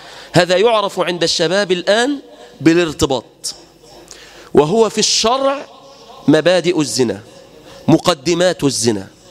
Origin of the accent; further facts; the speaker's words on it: Egypt; بلادنا مصر